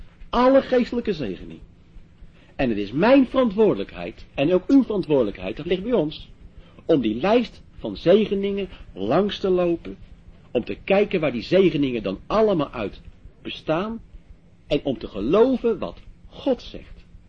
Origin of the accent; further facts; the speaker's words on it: West Netherlands, Netherlands; Maar in het westen waar ik vandaan kom ik in Amsterdam waar ik werk en ook in Den Haag en ook wel in Leiden